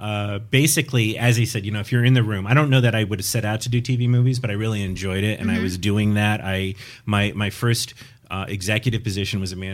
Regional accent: New Jersey, United States; I'm from New Jersey.

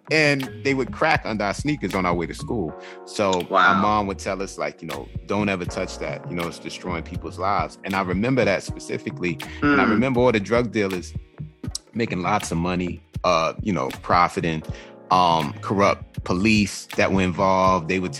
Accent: Queens, New York, United States; Like I grew up in South Jamaica, Queens. And the era I grew up in was the crack era, it was the 80s.

